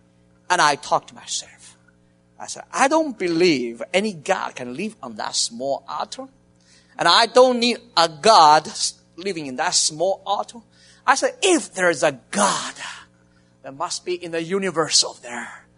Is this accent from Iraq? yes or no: no; Shanghai, China; English is a second language; moved away as an adult; The first day, I'm so excited. I come from Shanghai. How about you? I'm practicing my English.